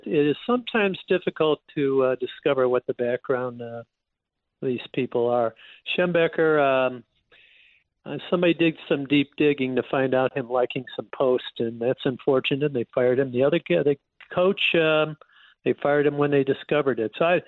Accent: Midwest, United States; I grew up in the Midwest

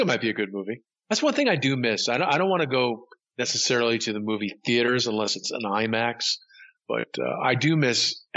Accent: Connecticut, United States; You know, we grew up in Yuppieville in Connecticut, you know, the burbs.

